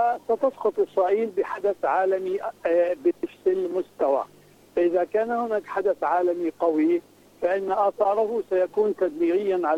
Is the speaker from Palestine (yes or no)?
yes; Palestine